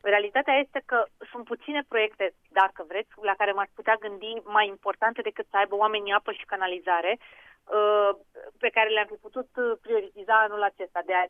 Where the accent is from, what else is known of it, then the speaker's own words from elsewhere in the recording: Romania; noi, ca români, câștigăm de fiecare dată când reușim să sprijinim produsele românești